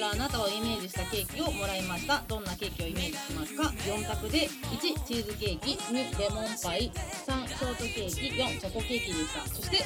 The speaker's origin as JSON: {"language": "Japanese", "region": "Tokushima", "country": "Japan", "said": "うちの地元なんですよ、会社。"}